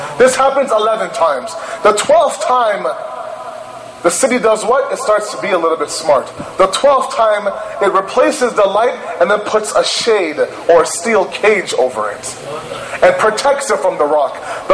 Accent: Toronto, Ontario, Canada; I'm from Toronto, Canada, right? In Toronto, we play a lot of hockey in the streets.

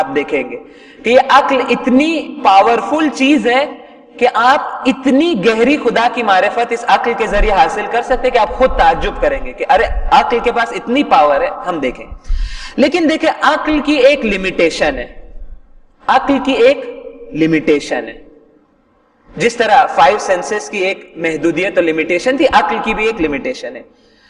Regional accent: Sangli, Maharashtra, India; मैं सांगली से हूं, सांगली से मेरा ताल्लुक है, महाराष्ट्र के अंदर एक शहर है।

